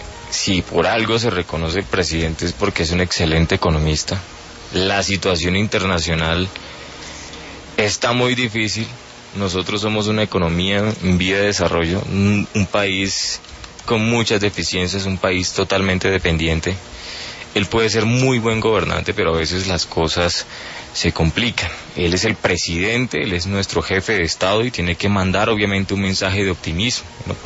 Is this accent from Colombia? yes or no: yes; Colombia; como ciudadano colombiano, confío en su gestión